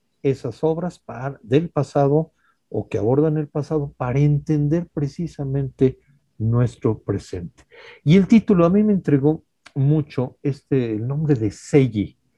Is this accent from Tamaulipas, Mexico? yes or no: no; Xochimilco, Mexico City, Mexico; los toponímicos, los nombres de lugares, mi pueblo, Chimalcoyot, Xochimilco, la comida